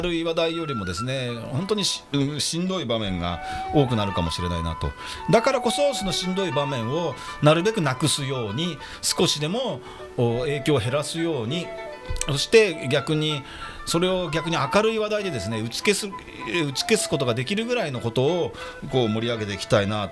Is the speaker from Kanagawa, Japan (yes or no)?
yes; Yokohama, Kanagawa, Japan; 私横浜鶴見区出身前議員の